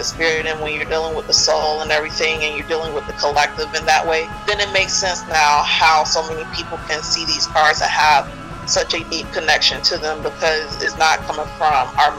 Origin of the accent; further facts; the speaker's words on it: United States; that's only because I'm Black American and I don't feel comfortable just grabbing people from other people's cultures